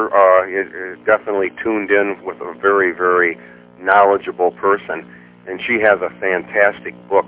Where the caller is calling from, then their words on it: Wisconsin, United States; Wisconsin.